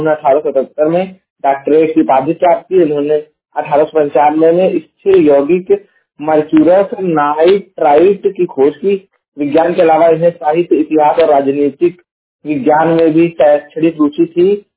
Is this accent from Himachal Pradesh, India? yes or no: no; Jaunpur, Uttar Pradesh, India; मैं उत्तर प्रदेश के जौनपुर जिले का निवासी हूँ।